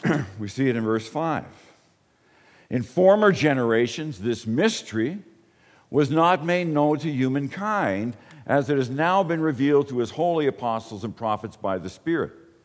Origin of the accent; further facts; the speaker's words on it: Ireland; born there; I was born in Ireland.